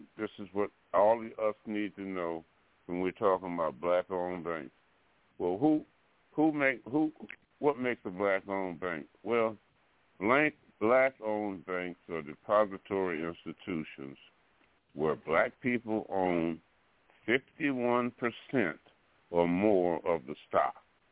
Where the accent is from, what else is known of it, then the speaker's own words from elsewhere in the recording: Alabama, United States; Okay, my home state, Alabama, we have a bank called Alamerica Bank